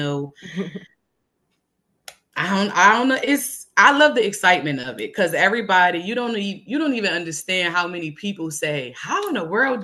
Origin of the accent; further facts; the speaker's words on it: Chester, Pennsylvania, United States; I'm from Chester, born and raised, love Chester, raised in Chester schools. I was Chester High, 2009 valedictorian.